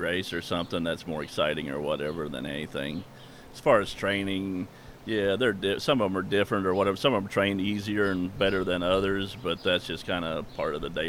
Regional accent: Arthur, Illinois, United States; I'm from Arthur, Illinois, but I come up here every day and train the horses.

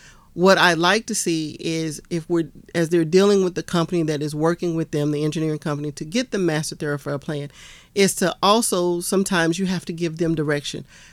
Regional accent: Houston, Texas, United States; I was born and raised in Texas. And I was in Houston, Texas, but I spent the weekends on a family farm.

